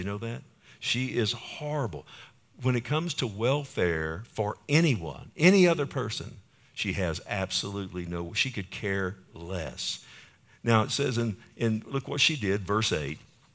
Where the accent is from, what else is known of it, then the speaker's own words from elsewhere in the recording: Texas, United States; If you know, I'm a Texan, and many of you are Texans, and if you're not, I'll pray for you after the service.